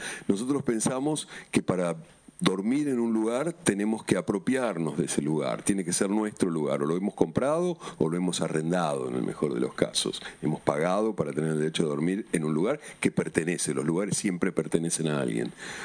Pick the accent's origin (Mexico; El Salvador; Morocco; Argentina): Argentina; Digo, no sé si como argentino tengo derecho a decir eso